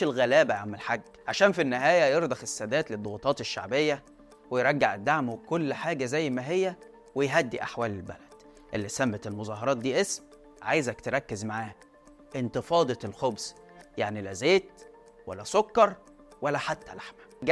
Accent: Egypt; صعبة ومحتاجة مطاحن مش متوفرة عندنا في مصر

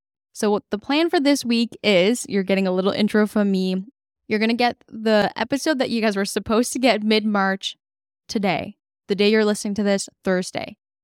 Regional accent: South Korea; moved away; Like growing up in Korea, I don't even know what would really be considered fast food.

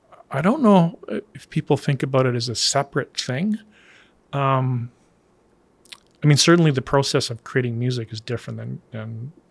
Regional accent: Lethbridge, Alberta, Canada; taking some classes in my hometown in Lethbridge

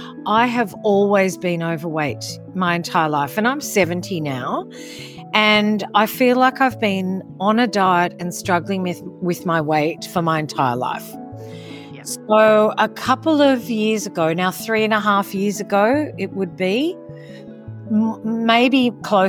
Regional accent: Sydney, New South Wales, Australia; I'm from Sydney, Australia.

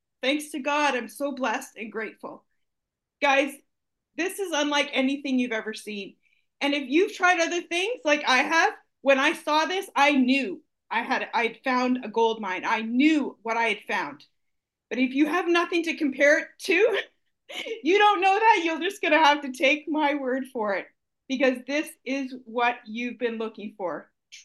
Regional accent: Canada; As a Canadian

